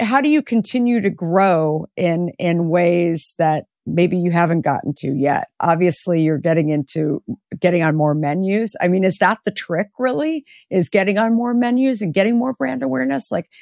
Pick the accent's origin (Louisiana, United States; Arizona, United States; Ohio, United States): Arizona, United States; You live in Texas. I grew up in Arizona. I love that.